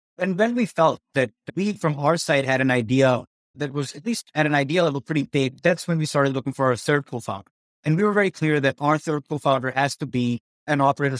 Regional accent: India; moved away as an adult; also born or lived in United States; So my background, you know, I grew up in India, and then I moved to the US for my undergrad.

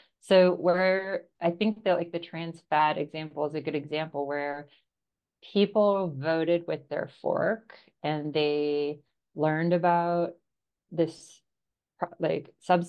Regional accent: Canada; also born or lived in Australia; now in United States; so I grew up in Canada and lived in Australia for a long time

